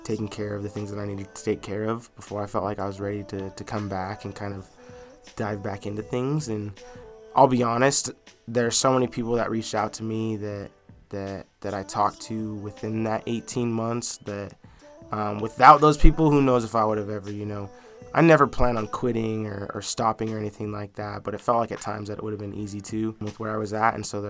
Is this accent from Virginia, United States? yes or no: no; Utah, United States; I was raised in Utah my whole life.